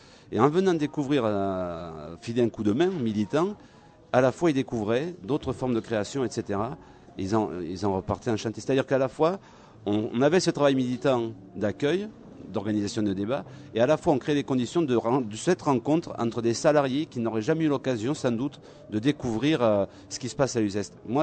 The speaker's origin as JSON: {"language": "French", "town": "Uzeste", "region": "Nouvelle-Aquitaine", "country": "France", "tie": "born or raised there", "said": "je pense que j'ai grandi à Uzest"}